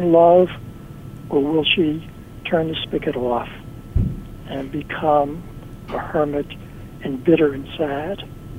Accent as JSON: {"language": "English", "region": "New York", "country": "United States", "said": "I say nothing. I'm a New Yorker."}